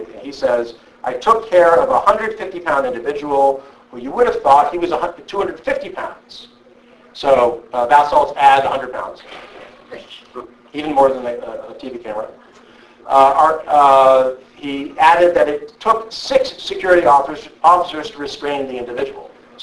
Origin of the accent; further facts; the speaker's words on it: Pennsylvania, United States; Charlie Dent, who's a Republican congressman from my home state, Pennsylvania